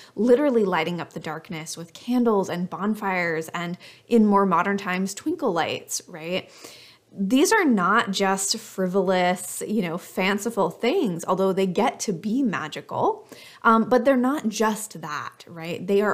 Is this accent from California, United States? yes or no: yes; California, United States; as a Californian, that was definitely a very different experience than what I was accustomed to.